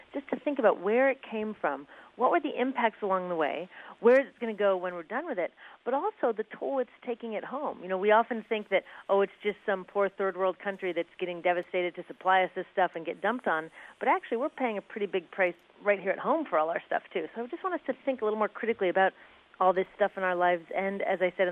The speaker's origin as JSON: {"language": "English", "town": "Seattle", "region": "Washington", "country": "United States", "said": "You know, and I'm from Seattle, Washington, where we don't have piles of garbage all over."}